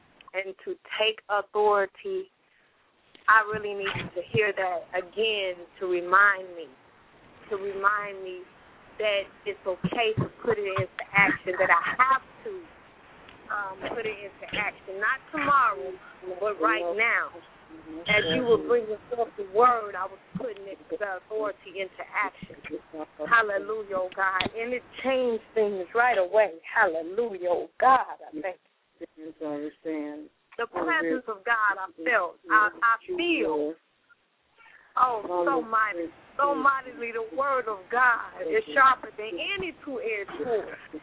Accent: Gary, Indiana, United States; I'm from Gary, Indiana.

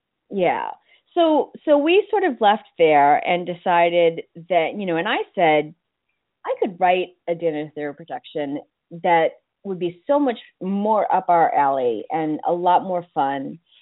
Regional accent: Boston, Massachusetts, United States; moved away as an adult; You know, I grew up and I was born and raised in Boston. And so, you know, I worked in Boston for about 25 years.

